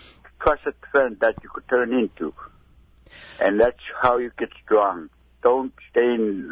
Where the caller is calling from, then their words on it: Napakiak, Alaska, United States; I'm calling from Nepakiak.